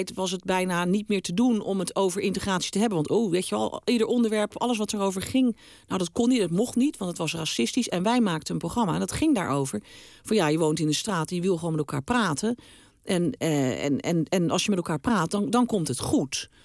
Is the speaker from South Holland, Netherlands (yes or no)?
yes; Rotterdam, South Holland, Netherlands; van Zuid en ik kom van Noord.